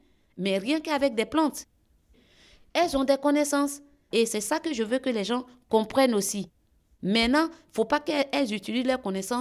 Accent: Kavakouma, Montagnes, Côte d’Ivoire; born there; Je viens de la Côte d'Ivoire. Donc, je suis née à Kavakouma, dans les 18 montagnes. Donc, précisément dans le village de ma mère

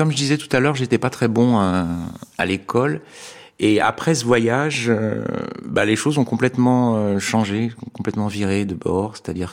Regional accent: Lyon, Auvergne-Rhône-Alpes, France; also born or lived in Martinique; Enfin, je suis né à Lyon, j'ai grandi à Lyon, je suis parti en Martinique, je suis revenu. J'ai vécu 2 ans là-bas aussi.

